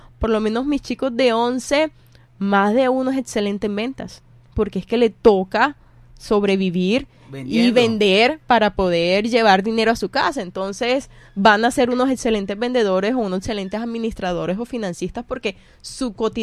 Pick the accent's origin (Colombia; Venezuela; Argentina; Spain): Colombia; Sincelejo, Sucre; yo no soy rica, yo vengo de Sincelejo, soy oriunda de Sincelejo, mis padres nunca vivieron juntos